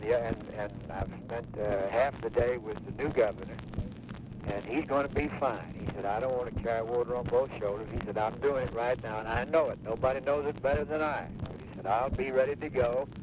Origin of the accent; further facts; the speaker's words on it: the South, United States; As a Southerner, it made absolutely no sense whatever for you to think about or putting two Southerners on the ticket.